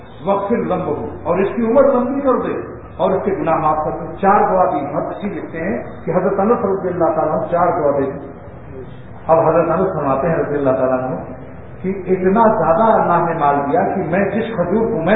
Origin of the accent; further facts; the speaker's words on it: Karachi, Sindh, Pakistan; میں کراچی سے آیا ہوں صوبہ سندھ کا رہنے والا